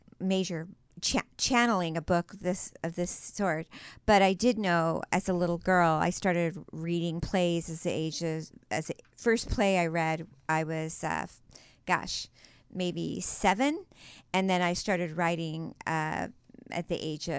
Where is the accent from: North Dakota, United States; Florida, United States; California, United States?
California, United States; Lynwood; born there; Okay, I was born in Linwood, California.